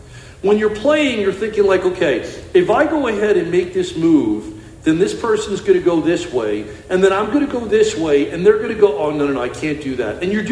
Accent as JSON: {"language": "English", "region": "New York", "country": "United States", "said": "Even though I'm from New York, I loved Lawrence Taylor"}